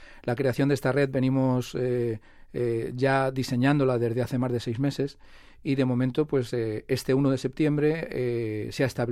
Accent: Spain; born there; nacimos en España pues con programas sobre la naturaleza

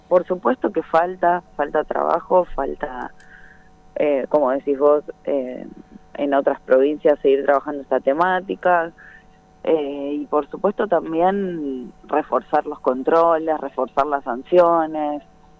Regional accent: Rosario, Santa Fe, Argentina; nosotras somos de Rosario.

